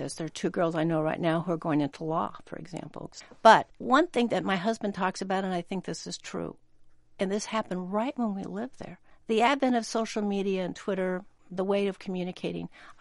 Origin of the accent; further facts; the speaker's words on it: United States; As an American, you hear the year 1979, and we tend to think of the Iranian Revolution